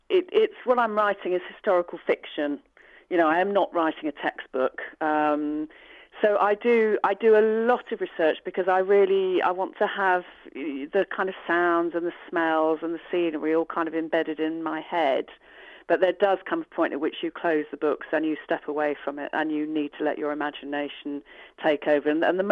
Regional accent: Gravesend, South East England, United Kingdom; Well, I grew up in Gravesend in Kent, which is just kind of downriver from London.

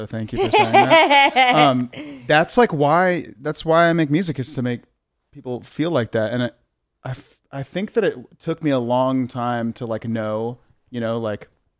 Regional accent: Columbus, Ohio, United States; I'm from Ohio. Like mm-hmm. people from Columbus, Ohio don't, mm-hmm. they don't do that.

